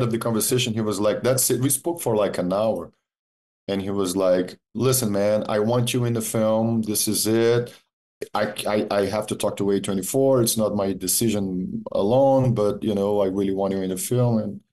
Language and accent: English; Salvador, Bahia, Brazil; But and I'm from Salvador, Bahia, which is a city on the shore, right?